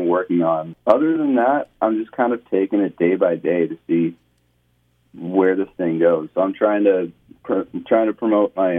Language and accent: English; Ontario, Canada; I'm 19. I'm from Ontario.